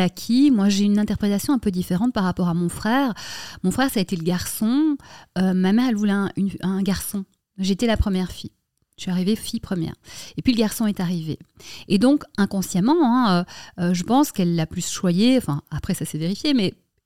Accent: Brussels, Brussels-Capital Region, Belgium; moved away as an adult; now in Paris, France; Alors, moi, j'ai grandi à Bruxelles.

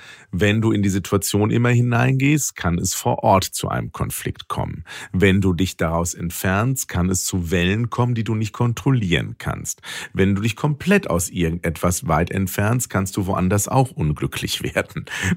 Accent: North Rhine-Westphalia, Germany; wie man bei uns im Ruhrgebiet sagt.

